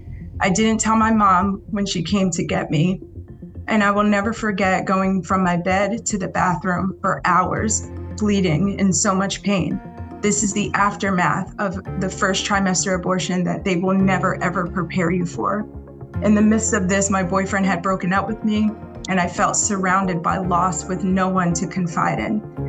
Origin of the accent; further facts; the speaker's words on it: Pennsylvania, United States; I'm from Pennsylvania.